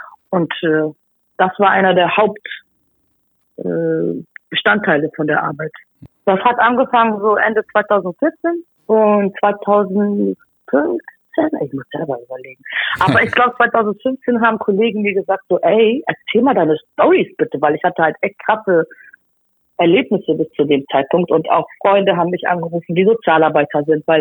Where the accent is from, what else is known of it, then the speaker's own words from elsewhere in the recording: Hamburg, Germany; ich komme aus Eimsbüttel